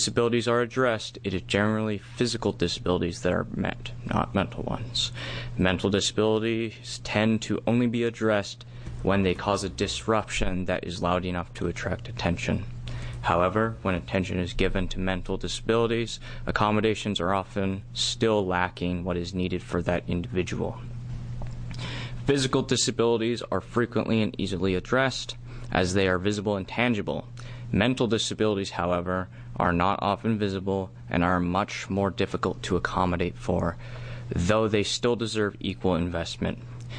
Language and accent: English; Eugene, Oregon, United States; college student from Eugene. I attend Lane Community College, and I just completed my first year.